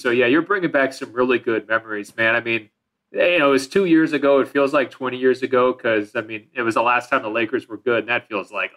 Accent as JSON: {"language": "English", "town": "Beaverton", "region": "Oregon", "country": "United States", "tie": "born or raised there", "lives_now": "Los Angeles, United States", "said": "Well, so I actually grew up in Beaverton, Oregon, which is pretty much known for being like headquarters of Nike."}